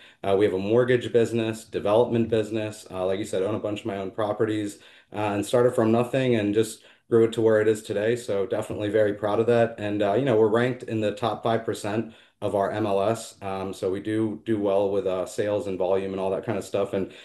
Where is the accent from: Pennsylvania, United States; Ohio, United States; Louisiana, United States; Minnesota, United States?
Pennsylvania, United States; Philadelphia; I was born and raised in and around the Philadelphia area